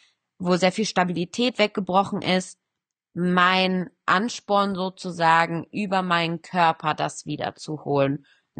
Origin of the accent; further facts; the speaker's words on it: Cologne, North Rhine-Westphalia, Germany; now in Switzerland; Ich komme ursprünglich aus der Ecke von Köln, lebe jetzt aber bei Zürich